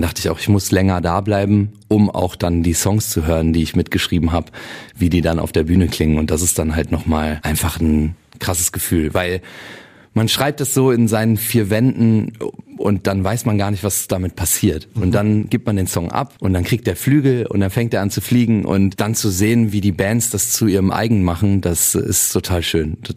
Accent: Cologne, North Rhine-Westphalia, Germany; Ich komme ja aus Köln oder aus der Umgebung Euskirchen-Köln. Ich bin aufgewachsen, auch mit kölscher Musik.

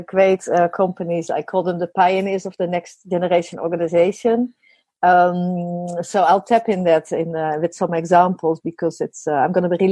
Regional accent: Netherlands; English is a second language; And I think you're from Germany, I'm from the Netherlands.

